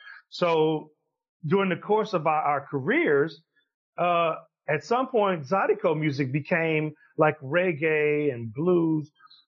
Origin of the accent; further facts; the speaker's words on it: Louisiana, United States; I come from Louisiana music is Louisiana Creole music is what my family plays, right?